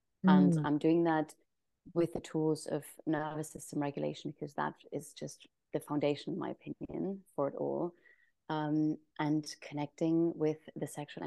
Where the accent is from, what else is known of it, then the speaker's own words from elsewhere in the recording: Germany; now in Ibiza, Spain; I'm originally from Germany, currently living in Ibiza